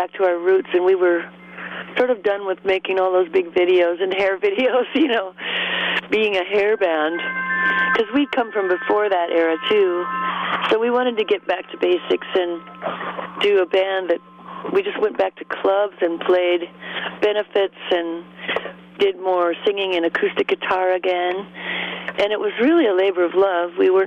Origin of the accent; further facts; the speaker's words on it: Seattle, Washington, United States; we come from Seattle originally, and that's not, you know, your usual big city kind